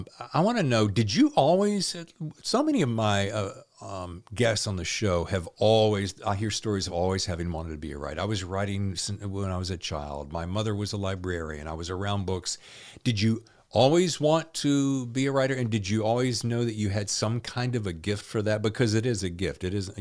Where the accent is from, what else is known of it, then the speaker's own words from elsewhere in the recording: the South, United States; Yeah, you know, we grew up well in the South.